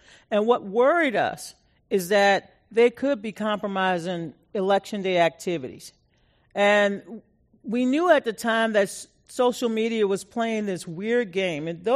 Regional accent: Louisiana, United States; I grew up in Louisiana. I grew up where there was something called the neutral ground.

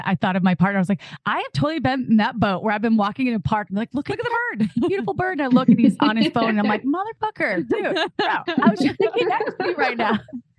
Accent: Midwest, United States; Ooh, I'm from the Midwest, so corn, hello, it's the way to my heart.

